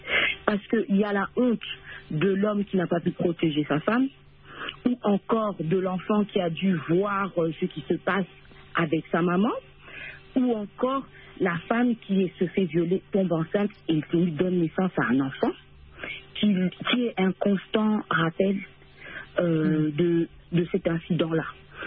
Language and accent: French; DR Congo; La seule chose que nous revendiquons en tant que Congolais, c'est que les gens quittent notre cœur, qui nous laissent vivre en paix.